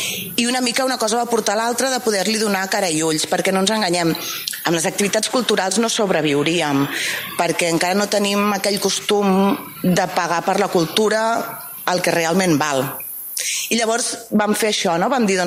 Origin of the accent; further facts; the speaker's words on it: Barcelona, Catalonia, Spain; now in Sabadell, Spain; jo sóc filla de la Vila de Gràcia, i vaig venir a viure a Sabadell perquè el meu marit és de Sabadell.